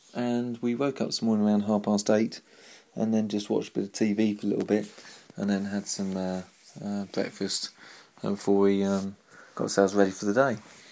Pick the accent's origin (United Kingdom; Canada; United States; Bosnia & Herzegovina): United Kingdom; Chatham, South East England; born there; I've had that on the doors that's been associated with me since I was born in Chatham and Kent